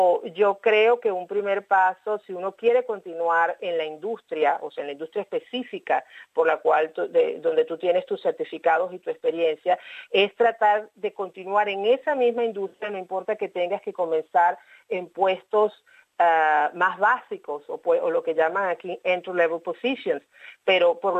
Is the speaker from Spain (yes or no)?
no; Venezuela; now in Australia; te comentaría mi caso como migrante venezolana. Nosotros en Venezuela acostumbramos mucho el uso de la fotografía